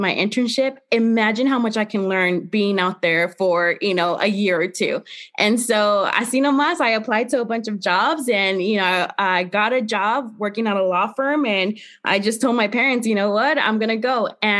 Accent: San Jose, California, United States; you know, Berkeley from my home city, you know, I'm from San Jose. It's only a 45-minute drive and very close to my family.

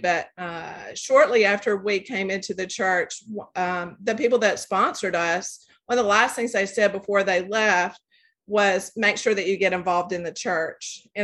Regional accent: Coleman, Alabama, United States; So I am originally from Coleman, Alabama. I grew up there, and I'm the youngest of two. I have two older brothers, and I grew up Methodist and came to Auburn in the early 80s to go to school.

